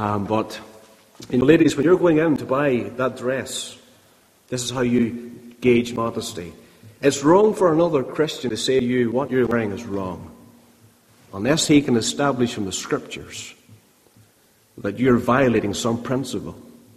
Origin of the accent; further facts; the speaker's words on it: Ballymena, Northern Ireland, United Kingdom; now in Belfast, United Kingdom; But I come from East Belfast now. I'm a Ballymena man by heart and always will be.